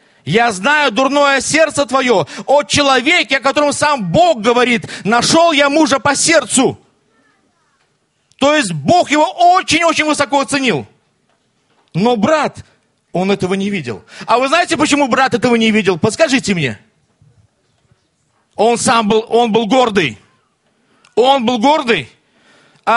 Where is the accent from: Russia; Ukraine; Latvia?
Latvia; Я вообще служил в Белоруссии. Я сам латыш, но я служил в Белоруссии, в Полоцке.